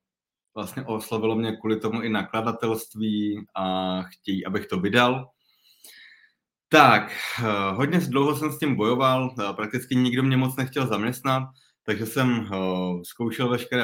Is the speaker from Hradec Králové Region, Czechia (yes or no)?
no; Zlín, Zlín Region, Czechia; moved away as an adult; now in Prague, Czech Republic; jsem vyučený číšník, pocházím ze Zlína. V 18 letech jsme se přestěhovali do Prahy.